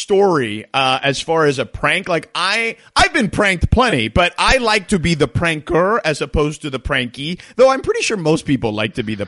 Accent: Miami, Florida, United States; And again, I grew up in Miami where, look, there's some people that practice some, let's just call it voodoo, right?

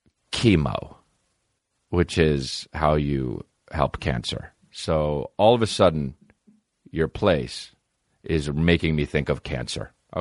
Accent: Montclair, New Jersey, United States; If I'm from New Jersey, I'm from Montclair, New Jersey.

